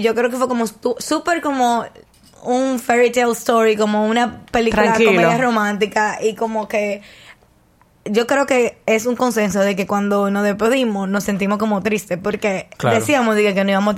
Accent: United States; Él mangó su visa, yo soy americana, él no es nada.

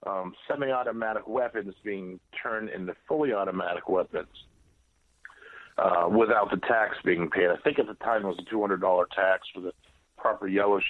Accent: New England, United States; Like, I'm from New England.

